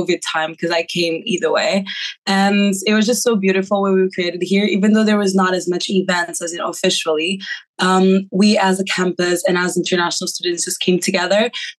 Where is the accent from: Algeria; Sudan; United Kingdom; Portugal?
Portugal; English is a second language; now in Brno, Czechia; I'm 23 years old and I'm from Portugal originally. I'm currently studying in Brno University.